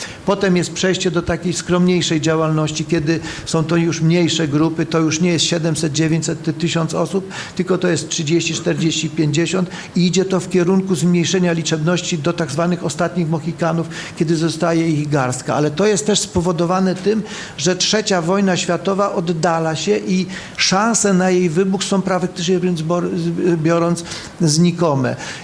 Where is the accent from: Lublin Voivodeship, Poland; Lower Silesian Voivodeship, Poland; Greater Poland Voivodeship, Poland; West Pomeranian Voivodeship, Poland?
Lower Silesian Voivodeship, Poland; zresztą też tę książkę przeczytałem z tego powodu, że pochodzę z Dolnego Śląska